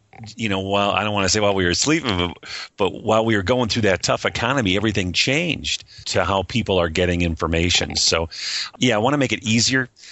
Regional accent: Michigan, United States; Yeah, I'm from Michigan. Been in this area for a little over 25 years

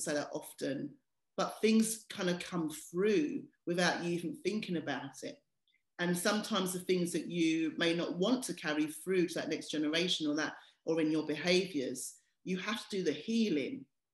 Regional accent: United Kingdom; I just find that hilarious because sometimes as a British speaker, when we're phonetically looking at something, you'll see it in a very British way.

